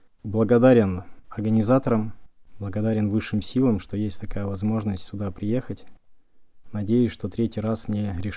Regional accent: Vologda, Vologda Oblast, Russia; я из Вологды.

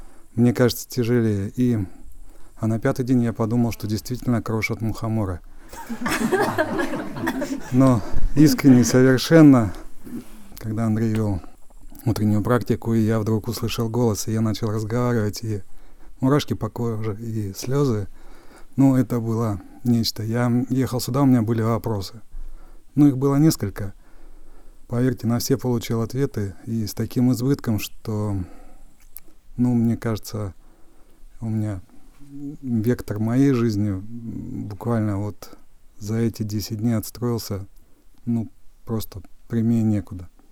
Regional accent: Altai Krai, Russia; я с Алтая.

